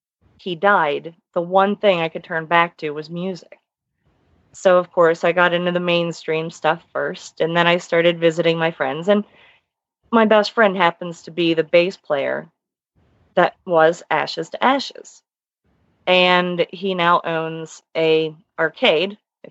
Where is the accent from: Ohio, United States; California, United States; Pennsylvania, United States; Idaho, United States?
Ohio, United States; East Liverpool; But see, I'm actually from East Liverpool, Ohio.